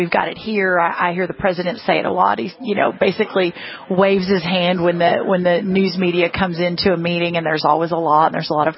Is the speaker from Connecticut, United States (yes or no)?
no; Texas, United States; my home state of Texas